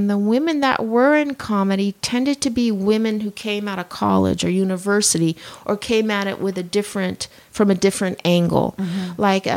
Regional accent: Colorado, United States; Well, that was in Colorado. I grew up in Colorado.

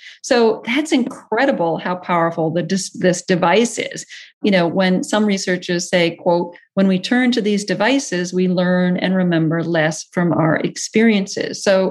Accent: Massachusetts, United States; I was always very interested in the world beyond the small town where I grew up in Massachusetts.

